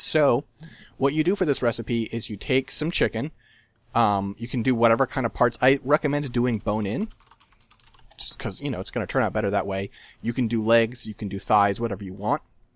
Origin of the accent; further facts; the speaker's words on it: California, United States; Yeah, whereas I'm from California, and as they say, everything's bigger in California.